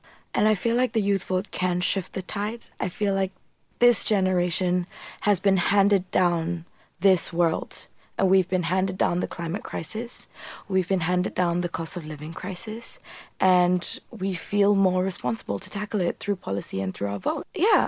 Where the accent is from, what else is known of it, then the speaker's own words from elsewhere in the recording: Malaysia; moved away; I'm from Malaysia and I moved here and I love it here